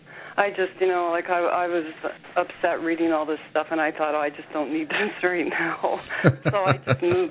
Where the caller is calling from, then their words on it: British Columbia, Canada; from British Columbia, Canada.